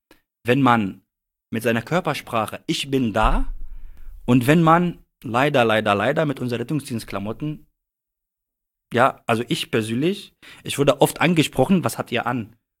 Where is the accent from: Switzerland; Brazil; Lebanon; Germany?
Lebanon; German is a second language; Ja, weil bei uns zum Beispiel, ich komme aus dem Libanon. Bei uns im Libanon, Feuerwehr ist, Feuerwehr hat keine Bedeutung.